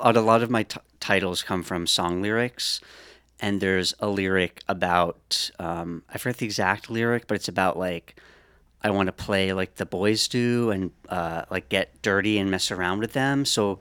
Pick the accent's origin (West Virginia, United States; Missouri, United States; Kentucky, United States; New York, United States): New York, United States; Brooklyn; now in Newburgh, United States; So I grew up in Brooklyn and I moved to Newburgh in the Hudson Valley about 4 years ago.